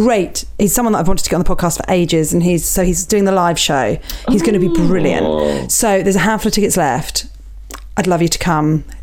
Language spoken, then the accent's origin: English; Portsmouth, South East England, United Kingdom; now in Kent, United Kingdom; I'm originally from Portsmouth, now living in Kent, and have ruffles on my mum's side of the family.